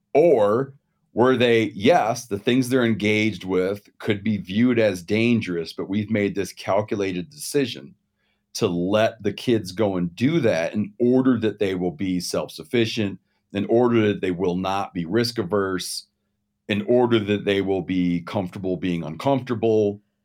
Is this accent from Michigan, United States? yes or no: yes; Michigan, United States; I grew up in Western Michigan on a lake, right? So my parents originally had grown up in the greater Chicago area.